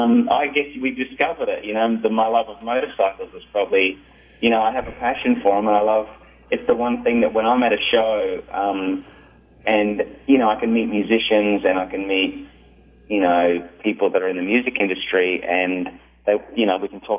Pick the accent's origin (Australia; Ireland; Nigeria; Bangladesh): Australia; now in United States; I grew up in Australia, and most Australians live on the coast, so the first half of my life I lived right next to the water